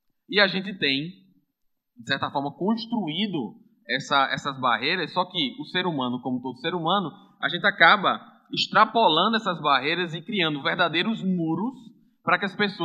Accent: Paudalho, Pernambuco, Brazil; now in Recife, Brazil; eu sou recifense, não sou nem recifense, sou paudalense, né? Sou recifense adotado.

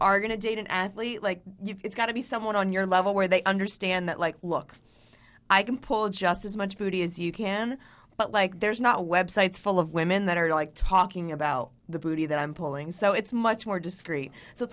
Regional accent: Florida, United States; I'm kind of torn just because, like, I'm from Florida.

